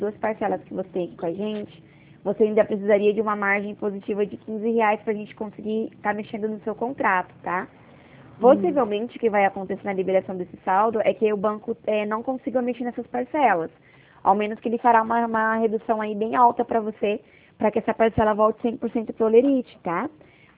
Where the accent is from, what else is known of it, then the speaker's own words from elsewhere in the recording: Presidente Prudente, São Paulo, Brazil; sou de Prudente